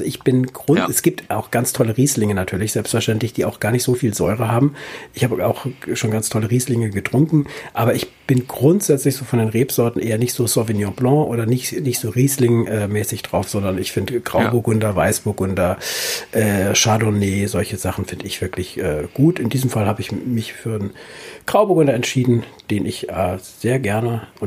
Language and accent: German; Mainz, Rhineland-Palatinate, Germany; Ich komme ja aus Mainz.